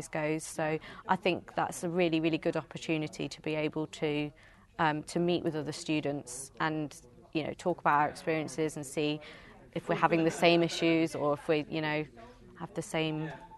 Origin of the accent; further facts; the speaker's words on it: Leicester, East Midlands, United Kingdom; I'm from Leicester.